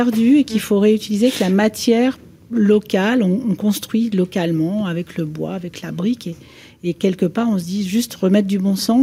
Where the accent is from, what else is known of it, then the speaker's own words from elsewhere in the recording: Centre-Val de Loire, France; moi, je suis de la Sologne.